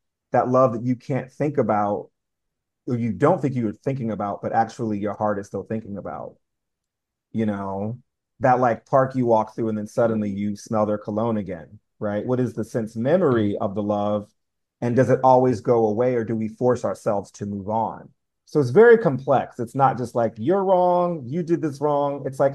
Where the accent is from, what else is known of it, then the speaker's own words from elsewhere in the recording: New Haven, Connecticut, United States; tours of Cats and the Rent tour I would join 2 years later both came through New Haven, Connecticut, my hometown, the Schubert Theater.